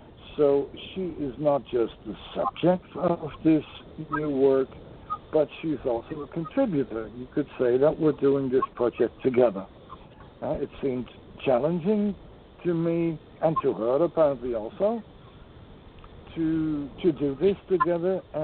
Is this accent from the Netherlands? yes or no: yes; Netherlands; English is a second language; So I was born here in Holland